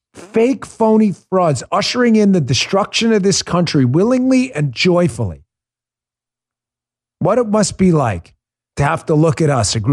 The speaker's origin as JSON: {"language": "English", "region": "New York", "country": "United States", "tie": "born or raised there", "said": "I remember NBC New York. I grew up in New York. My mother used to watch NBC News."}